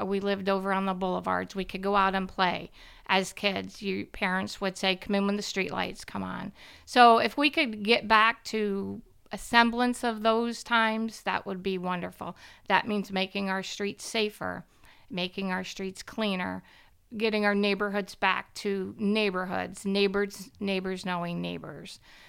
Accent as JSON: {"language": "English", "town": "Troy", "region": "New York", "country": "United States", "tie": "born or raised there", "said": "I'm born and raised in Lansingburg. I just live over a couple blocks away between on 8th Ave, between 102nd, 103rd."}